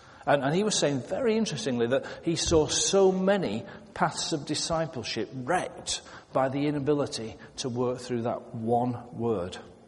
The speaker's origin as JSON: {"language": "English", "town": "Sheffield", "region": "Yorkshire and the Humber", "country": "United Kingdom", "said": "I'm a Yorkshire lad from Sheffield."}